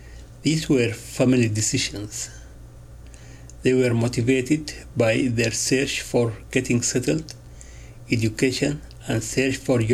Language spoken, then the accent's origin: English; Gaza, Gaza Strip, Palestine; also born or lived in Jeddah, Saudi Arabia; I am from Gaza, spelling G-A-Z-A, in Palestine. I was born in Jeddah, in Saudi Arabia, spelling J-E-D-D-A-H. I lived in many places because of the war in that region.